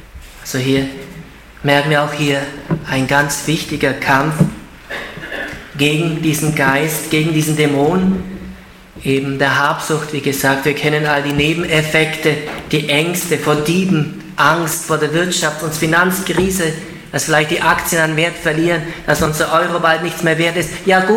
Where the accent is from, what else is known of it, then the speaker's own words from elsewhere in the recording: Ulm, Baden-Württemberg, Germany; in Ulm, meiner Heimatstadt